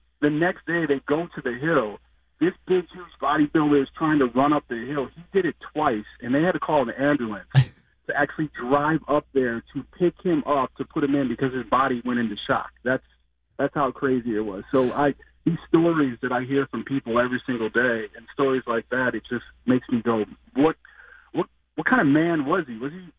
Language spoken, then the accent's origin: English; Arlington Heights, Illinois, United States; because as a kid growing up in Arlington Heights, I was mad at him because he wasn't around enough in the summer times.